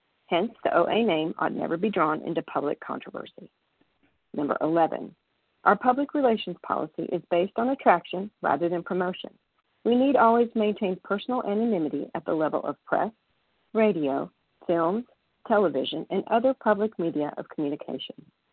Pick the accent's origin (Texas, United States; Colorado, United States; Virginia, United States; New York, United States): Texas, United States; now in Northern Michigan, United States; I'm calling from Northern Michigan, normally from Texas.